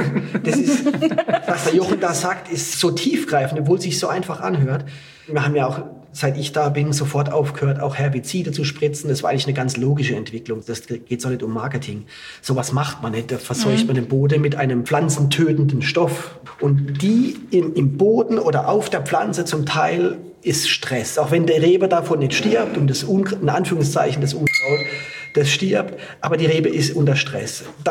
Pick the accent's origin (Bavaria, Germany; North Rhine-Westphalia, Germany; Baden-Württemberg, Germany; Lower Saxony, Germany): Baden-Württemberg, Germany; ich bin in Südbaden aufgewachsen, habe im Kaiserschuh gelernt, war im Burgund